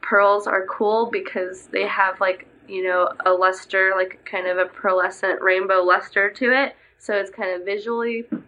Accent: Texas, United States; Oh, yeah. We're from Texas.

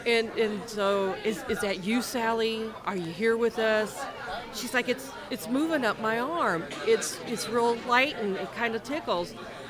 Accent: Kansas City, United States; I'm originally from Kansas City, born and raised.

